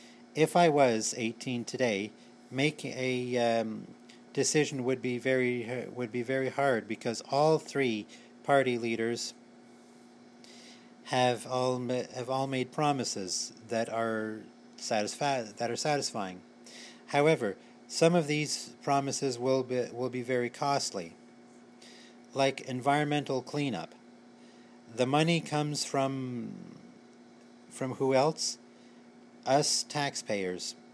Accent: Niagara-on-the-Lake, Ontario, Canada; Going down the streets, especially around Niagara, on my hometown of Niagara-on-the-Lake

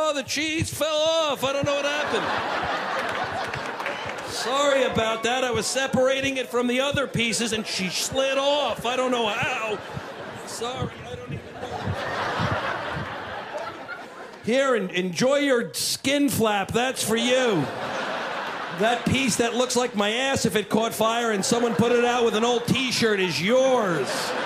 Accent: New York, United States; Great to be back here in New York, man. Miss it. My hometown. Love it here.

